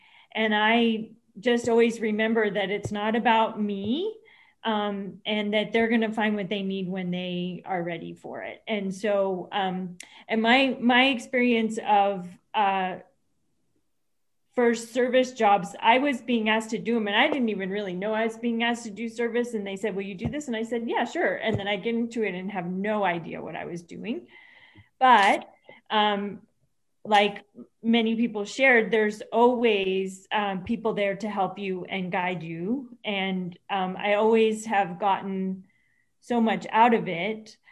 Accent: Tucson, Arizona, United States; I'm from Tucson.

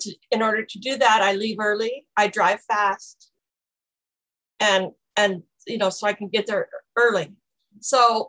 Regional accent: Montana, United States; I'm from Montana, and I'm a grateful member of the Al-Anon program.

